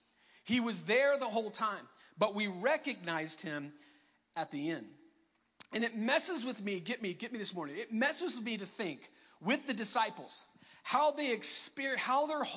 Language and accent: English; Florida, United States; I'm from Florida, and Florida is known as the vacation land.